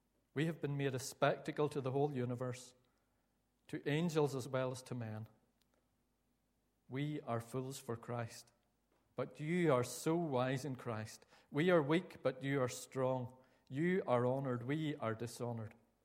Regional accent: Northern Ireland, United Kingdom; I'm sure you've already worked out after just a few words that I'm from Northern Ireland.

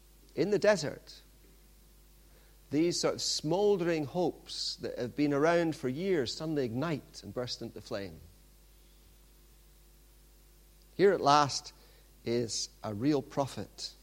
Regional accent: Pakistan; born there; I don't know if you know this, but I was born in Pakistan.

